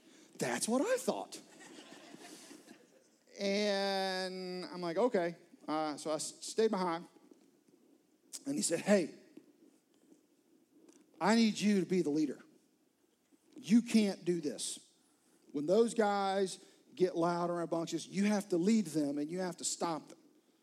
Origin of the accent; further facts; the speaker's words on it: Florence, United States; I grew up in Florence, about an hour and a half away from here. And I grew up going to church.